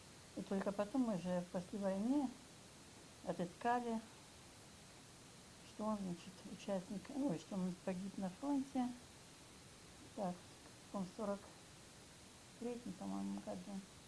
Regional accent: Prokopyevsk, Kemerovo Oblast, Russia; born there; Я родилась в Прокопьевске. В 1939 году, 16 июня.

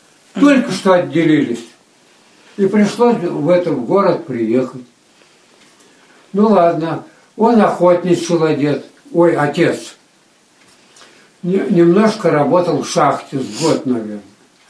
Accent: Kayla, Kemerovo Oblast, Russia; born there; Кайла, Яйского района.

